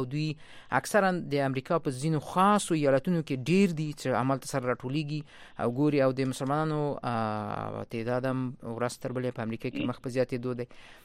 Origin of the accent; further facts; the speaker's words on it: Afghanistan; moved away; زه هم افغان یم، راغلی یم دلته ژوند کوم.